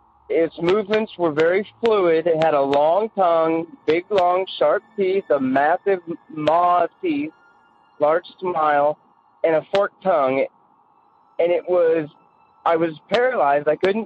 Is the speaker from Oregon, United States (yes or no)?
yes; Portland, Oregon, United States; I'm from Portland, Oregon.